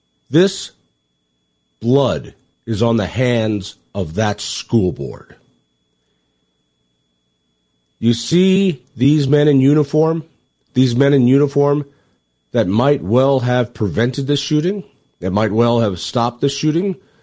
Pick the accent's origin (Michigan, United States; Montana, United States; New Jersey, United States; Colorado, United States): Colorado, United States; Boulder; My hometown of Boulder, Colorado, has a law that says nuclear weapons are not allowed in the town of Boulder.